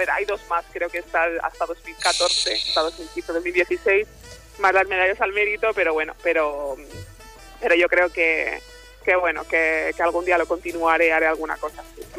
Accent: Ripollet, Catalonia, Spain; yo soy de ahí, de Ripollet, en la calle Maragall

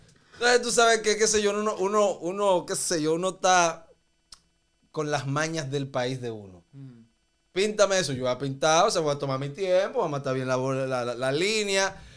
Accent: Dominican Republic; en mi país hace frontera con Haití. Y, o sea, literalmente te comparto prácticamente sangre haitiana también.

